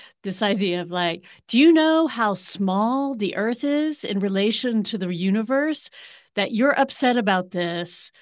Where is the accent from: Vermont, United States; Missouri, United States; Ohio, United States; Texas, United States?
Texas, United States; Well, you know, Tim, I'm from Texas.